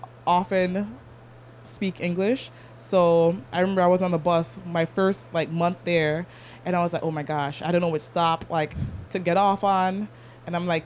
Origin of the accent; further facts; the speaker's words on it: United States; Exactly, right? Like, I'm from America too.